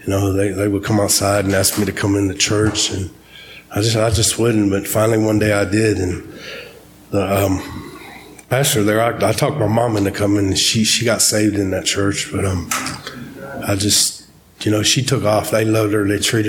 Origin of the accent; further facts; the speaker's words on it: Dallas, Texas, United States; also born or lived in Kenton, Ohio; I was born in Kenton, Ohio, raised in Dallas, Texas, on the streets.